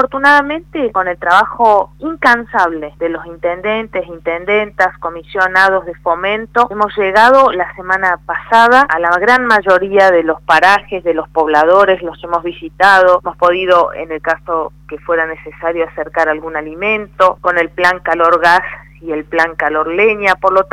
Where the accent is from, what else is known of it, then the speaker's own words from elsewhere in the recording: Bariloche, Río Negro, Argentina; born there; Yo nací en Bariloche, así que conozco del tiempo de las nevadas grandes y además además vivo allá